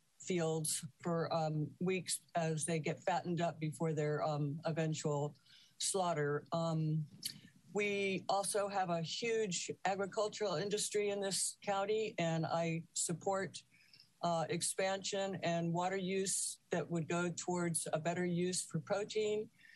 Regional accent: Los Osos, California, United States; Good morning … I'm from Los Osos.

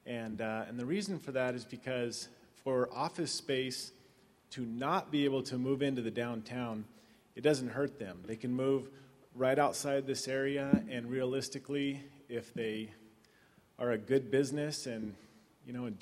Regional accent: Paso Robles, California, United States; Okay, I grew up in Paso Robles, and I remember the time when it going around the park

